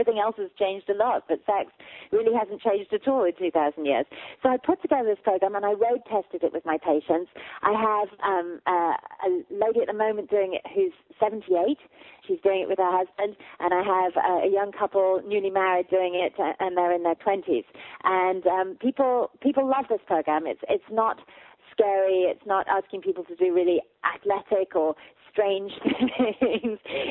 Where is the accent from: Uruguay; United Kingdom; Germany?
United Kingdom; England; now in United States; I'm from England originally. I've been in America for 20 years, though. I'm married to an American. So I think I've taken root here, but I'm originally from England.